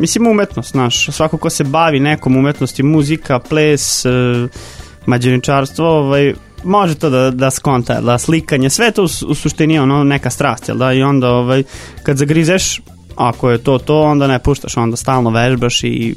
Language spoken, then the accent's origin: Serbian; Vojvodina, Serbia; imamo tu muzej mađioničarstva ovde kod nas na Banstolu, jel da, u Vojvodini. To je, na Fruškoj gori, ima muzej mađioničarske umetnosti i to je ta neka prednost što mi je to bilo blizu.